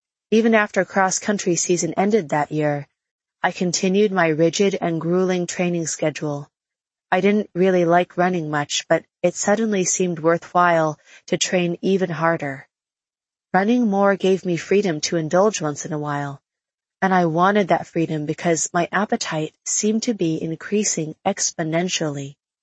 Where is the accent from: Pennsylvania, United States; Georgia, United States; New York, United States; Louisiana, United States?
Louisiana, United States; I'd been the best female cross-country runner in my hometown outside of New Orleans